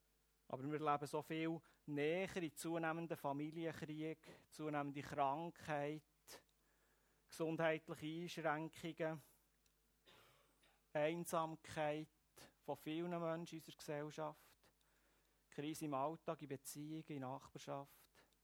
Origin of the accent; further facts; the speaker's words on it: Switzerland; Und wir als Schweizer suchen ja Probleme